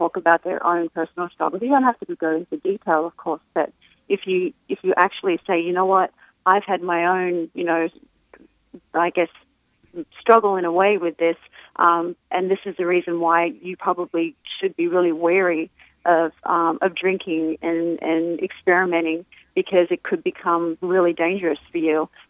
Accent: Australia; moved away as an adult

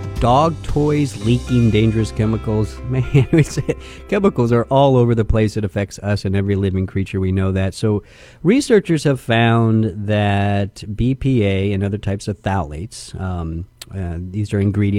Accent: Texas, United States; She's a PhD student at Texas Tech, my home state there

